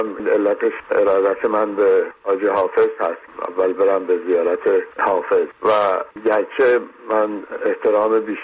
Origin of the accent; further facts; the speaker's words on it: Tehran, Tehran Province, Iran; born there; من خودم زاده تهران هستم